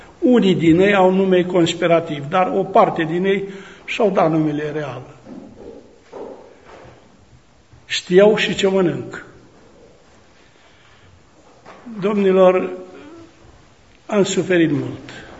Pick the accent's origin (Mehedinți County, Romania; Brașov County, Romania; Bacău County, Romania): Mehedinți County, Romania; Baia de Aramă; now in Teregova, Romania; original sunt din Mehedinți, Titerleș, Baia de Aramă, dar după eliberarea mea m-am căsătorit în Teregova și asta am făcut-o la 33 de ani.